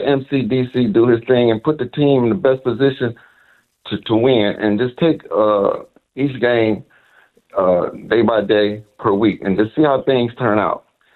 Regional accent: Katy, Texas, United States; also born or lived in Canton, United States; I'm from Katy, Texas, but from the way I used to live in Detroit, Canton.

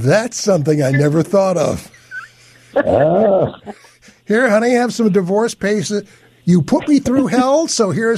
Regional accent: Ann Arbor, Michigan, United States; I'm from Michigan. I grew up in Ann Arbor.

